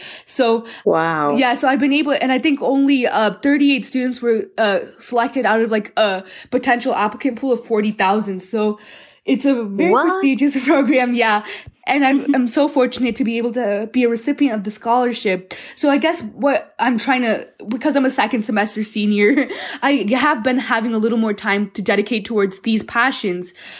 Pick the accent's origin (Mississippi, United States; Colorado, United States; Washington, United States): Colorado, United States; born there; so my parents immigrated from the United States, and that's when I was born in Colorado. Me and my brother were born here.